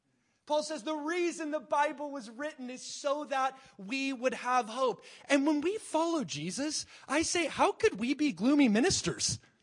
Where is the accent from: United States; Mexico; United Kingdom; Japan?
United States; Medford; Yeah, I come from Medford.